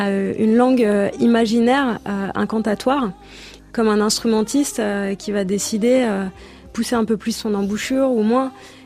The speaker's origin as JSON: {"language": "French", "country": "Côte d’Ivoire", "tie": "born or raised there", "said": "dans la famille, on dit que c'est dû à mon enfance en Côte d'Ivoire."}